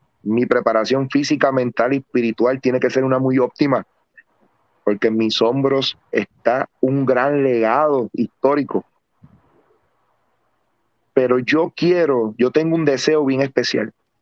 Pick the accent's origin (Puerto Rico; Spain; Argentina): Puerto Rico; Juana Díaz; En mi pueblo Juana Díaz, jueves, viernes, siempre había cartera de lucha libre profesional.